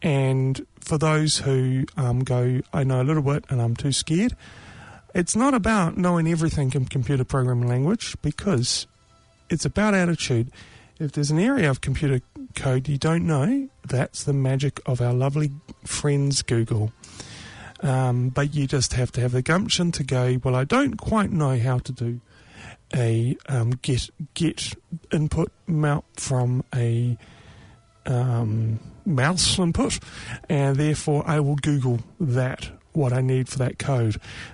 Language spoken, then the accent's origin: English; New Zealand; growing up in New Zealand, I thought my fellow Kiwis were there with me, but I have been disappointed.